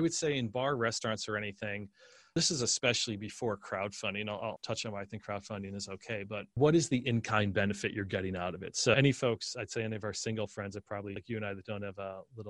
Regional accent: Scranton, Pennsylvania, United States; Rust Belt, like where I grew up in Scranton, PA, that folks may be moving from.

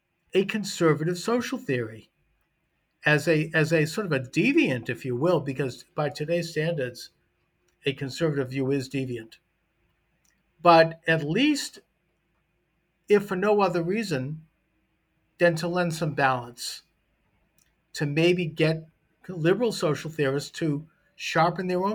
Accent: Boston, Massachusetts, United States; I'm at Bunker Hill Community College in Boston, my hometown, where I am majoring in sociology.

